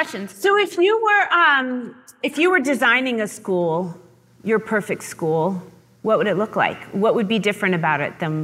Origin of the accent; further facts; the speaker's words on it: West Virginia, United States; So I grew up in West Virginia. I was surrounded by rural generational poverty, but I grew up in a middle-class house.